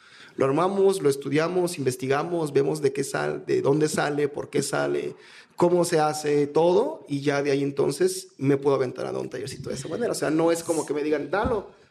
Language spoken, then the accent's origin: Spanish; Mérida, Yucatán, Mexico; Yo soy originario de Mérida, Yucatán, exactamente.